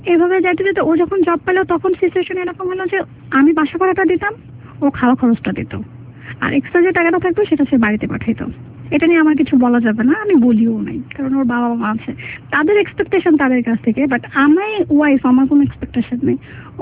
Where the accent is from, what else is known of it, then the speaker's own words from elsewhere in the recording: Dhaka, Dhaka Division, Bangladesh; আমি তো ঢাকাতে আসলে বড় হয়েছি